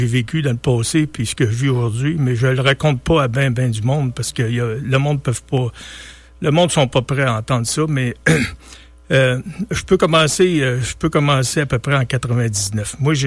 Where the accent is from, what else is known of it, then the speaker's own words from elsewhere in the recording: Quebec, Canada; Vous savez, je suis originaire de la Beauce, puis je suis pas mieux qu'un autre, mais je me dis, je suis fier de mes racines